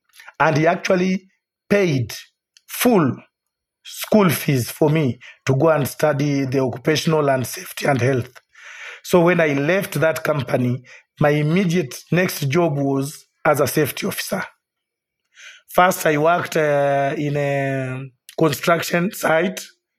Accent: Kenya; I am 40 years old. Actually, next month, I'm approaching 40. I'm a Kenyan.

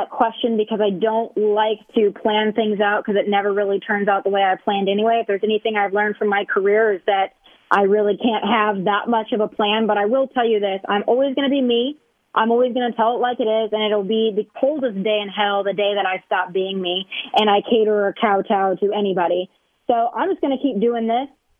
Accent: Rapid City, South Dakota, United States; I don't think that anybody growing up in Rapid City, South Dakota, thinks that they're going to be known or mentioned by some of the biggest rappers, you know, in the industry.

